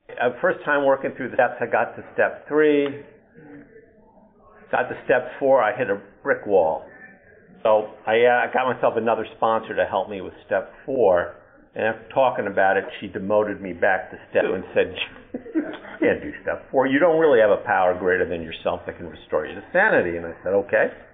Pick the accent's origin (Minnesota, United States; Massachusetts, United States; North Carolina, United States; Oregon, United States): Massachusetts, United States; Norwood; I'm from Norwood, Massachusetts.